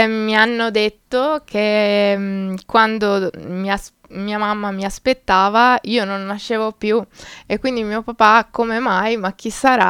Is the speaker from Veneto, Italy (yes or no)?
yes; Feltre, Veneto, Italy; Allora, io vengo da Feltre, sono ingegnere civile geotecnico